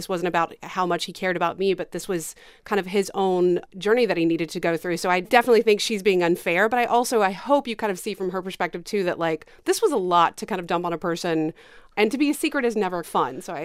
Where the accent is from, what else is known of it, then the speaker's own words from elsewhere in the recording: the South, United States; Oh, absolutely. I'm from the South. I'm a very rebellious kid.